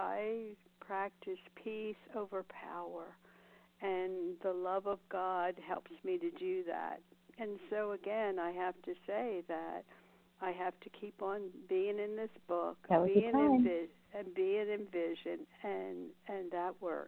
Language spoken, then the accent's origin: English; Las Vegas, Nevada, United States; I'm from Las Vegas, a recovered compulsive overeater.